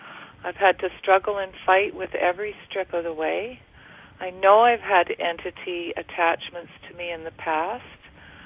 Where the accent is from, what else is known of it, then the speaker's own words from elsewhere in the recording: Canada; and I'm from Canada.